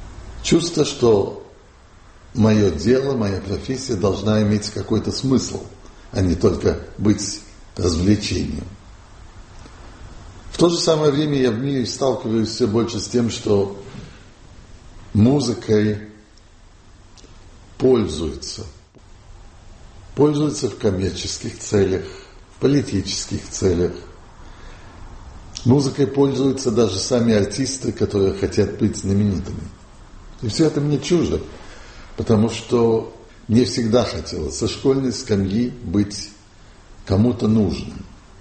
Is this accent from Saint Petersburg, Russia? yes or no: no; Moscow, Russia; Я вырос в Москве, я учился в Москве, я большую часть жизни говорю по-русски.